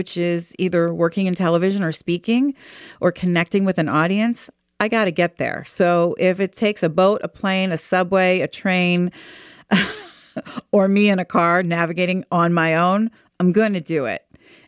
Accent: Philadelphia, Pennsylvania, United States; And it happened to be filmed in my hometown of Philadelphia.

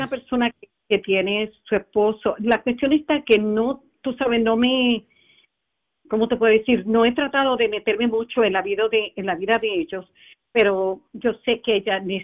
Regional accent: Puerto Rico; now in Cleveland, United States; yo soy puertorriqueña y vivo en Cleveland, Ohio.

